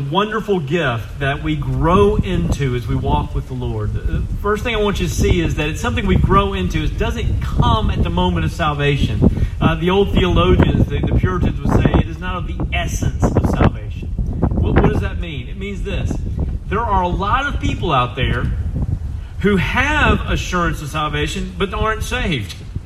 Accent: Deep South, United States; I grew up in the Deep South. And there's a lot of things about Tulsa that's Deep South.

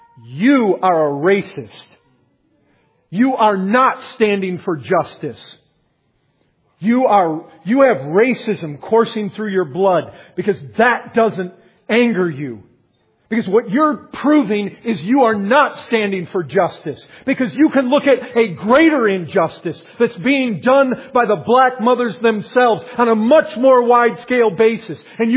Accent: Paw Paw, Michigan, United States; I grew up in Pawpaw, Michigan. So it's like that. It's going back there. People know you. You got family there.

